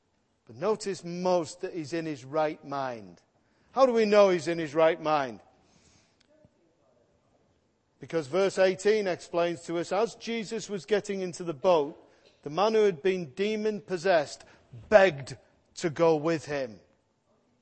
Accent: Liverpool, North West England, United Kingdom; but you know, I'm from Toxteth.

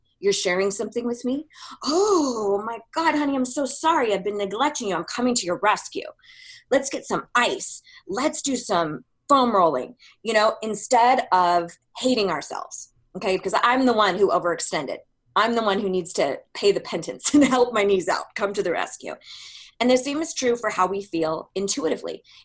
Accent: California, United States; from where I was raised in California, it was being the totally girl.

